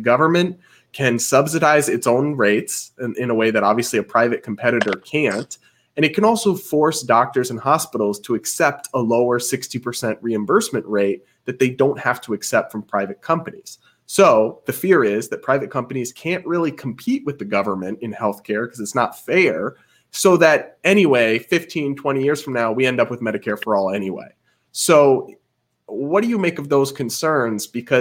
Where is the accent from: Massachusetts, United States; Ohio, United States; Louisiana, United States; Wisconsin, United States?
Massachusetts, United States; So I grew up in the suburbs of Massachusetts, okay, about an hour outside Boston.